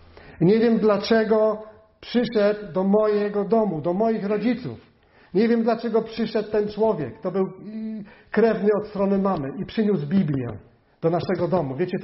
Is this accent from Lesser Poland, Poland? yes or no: no; Kuyavian-Pomeranian Voivodeship, Poland; Urodziłem się w centralnej Polsce, w województwie kujawsko-pomorskim.